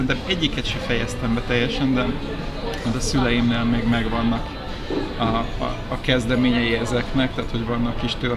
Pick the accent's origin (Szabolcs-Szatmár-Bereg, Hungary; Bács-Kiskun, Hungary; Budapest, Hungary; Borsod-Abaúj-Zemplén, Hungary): Bács-Kiskun, Hungary; Kecskemét; Kecskemét, igen.